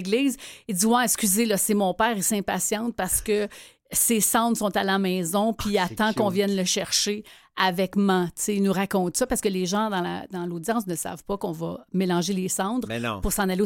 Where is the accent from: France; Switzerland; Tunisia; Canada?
Canada; Saint-Lambert, Quebec; Aujourd'hui, j'habite à Saint-Lambert, mm-hmm. parce que j'ai grandi à Saint-Lambert.